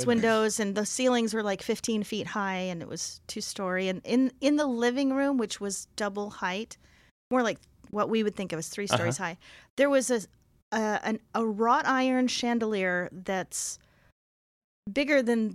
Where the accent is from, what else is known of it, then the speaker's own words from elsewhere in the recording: Mexico City, Mexico; also born or lived in Texas; I was born in the United States, but I always say that I grew up in Mexico because that was kind of the formative years.